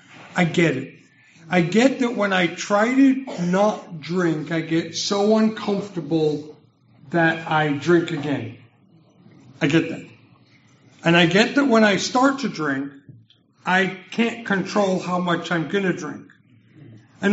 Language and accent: English; Las Vegas, Nevada, United States; And I'm from Vegas. I'm a betting guy.